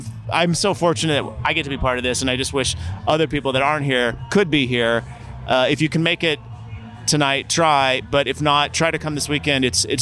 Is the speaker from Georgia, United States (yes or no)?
no; Knoxville, Tennessee, United States; And I'm from Knoxville, Tennessee, so big alternative acts didn't come through very much